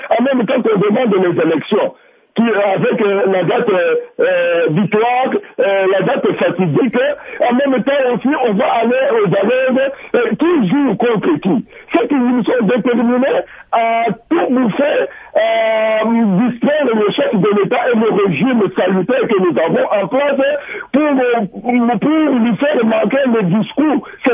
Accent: DR Congo; Que ce qui est chez nous en Afrique et principalement aussi au Congo, c'est la crise de confiance.

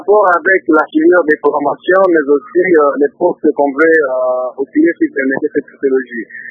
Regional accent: DR Congo; comme chez nous au Congo, il n'y a pas l'emploi

